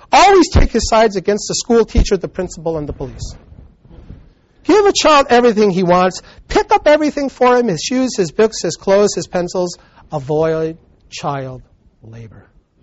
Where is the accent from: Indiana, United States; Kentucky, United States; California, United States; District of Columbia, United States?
California, United States; Sacramento; I'm from Sacramento.